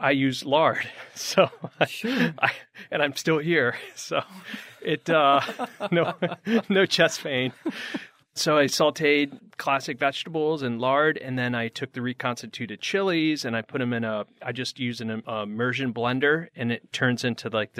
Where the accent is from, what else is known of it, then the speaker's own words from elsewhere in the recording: Connecticut, United States; Yeah, I grew up in Connecticut. So like you, you know, I just used to not the greatest Mexican food